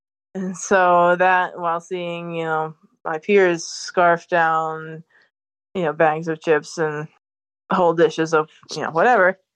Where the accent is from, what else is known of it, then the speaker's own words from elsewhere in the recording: Connecticut, United States; born there; I was born in Connecticut, and the first of my brain tumors was discovered when I was 9 months old.